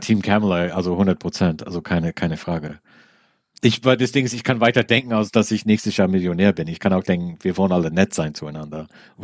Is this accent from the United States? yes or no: yes; United States; German is a second language; ich bin auch Amerikaner, ich will, dass mein Land erhalten bleibt.